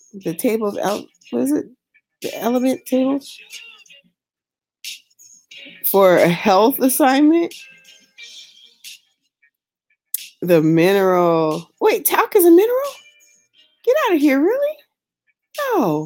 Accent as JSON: {"language": "English", "region": "California", "country": "United States", "said": "When I was in high school, because you guys know I'm from California"}